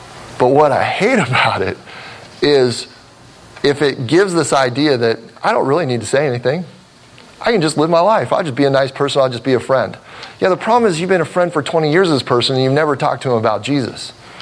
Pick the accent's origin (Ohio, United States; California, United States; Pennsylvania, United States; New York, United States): Ohio, United States; Cincinnati; And Kenyon College is in Ohio, and I was from Cincinnati, Ohio